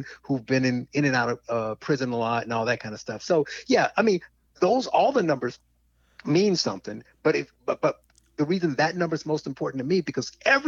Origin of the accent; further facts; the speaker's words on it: Gary, Indiana, United States; I grew up in Gary and I was poor.